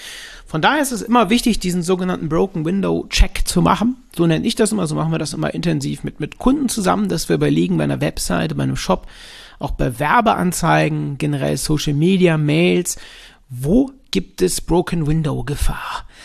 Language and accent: German; Cologne, North Rhine-Westphalia, Germany; studierter Psychologe aus Köln, ist zumindest meine Heimatstadt